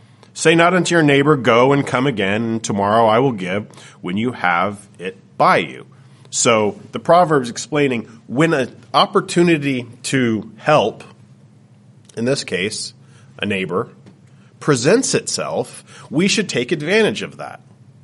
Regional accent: Canada; Growing up in Canada, there's a couple of things that you do as a Canadian

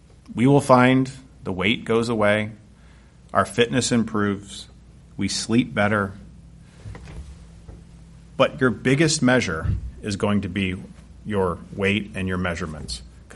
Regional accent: Canada; I'm Canadian, so it doesn't apply to me.

